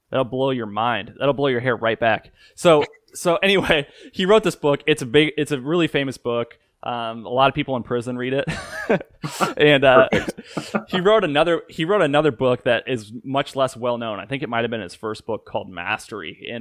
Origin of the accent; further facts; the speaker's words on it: Bloomington, Illinois, United States; Yeah, man, I grew up in Bloomington, Illinois, so I know what the fuck kick the can is